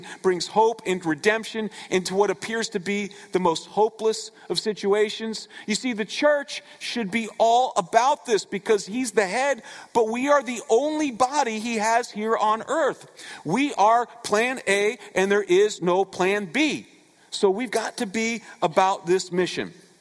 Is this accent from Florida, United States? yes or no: yes; Florida, United States; also born or lived in Connecticut; As many of you guys know, I was born here in Connecticut, but at age 9, moved to South Florida.